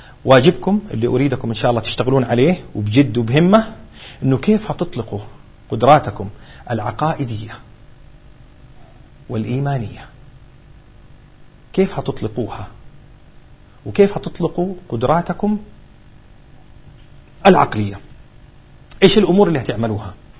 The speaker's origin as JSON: {"language": "Arabic", "country": "Saudi Arabia", "said": "روح هنا عندنا في السعودية"}